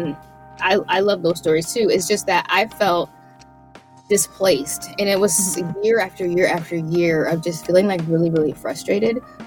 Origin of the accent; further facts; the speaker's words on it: Iowa, United States; because I grew up in Iowa. I'm from Iowa.